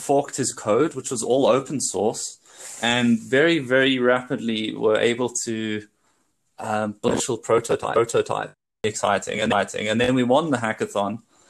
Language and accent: English; South Africa; also born or lived in Europe; I came back to South Africa. So I'm South African, but I was living in Europe at the time